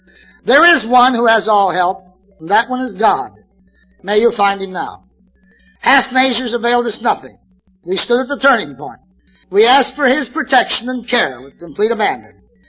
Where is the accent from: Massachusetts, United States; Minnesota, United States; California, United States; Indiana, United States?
California, United States; Well, we're in California. I'm a Californian. I found my sobriety in California.